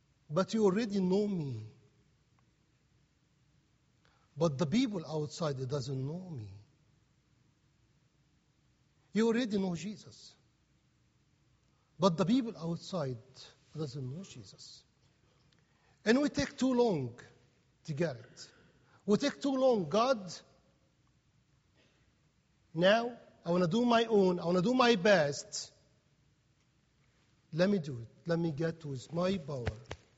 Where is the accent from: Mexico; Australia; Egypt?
Egypt; English is a second language; moved away as an adult; I have in my bucket $138. And I never speak English in Egypt. And I know my accent is hard.